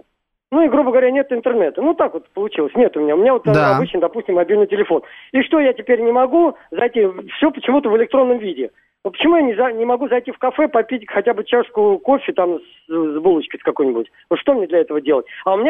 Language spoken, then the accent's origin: Russian; Moscow, Russia; я из Москвы.